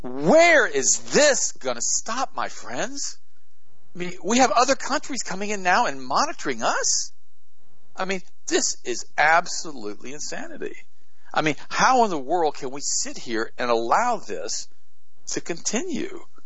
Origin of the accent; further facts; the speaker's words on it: United States; born there; My mom came from Germany. I was born in the United States. I'm an American.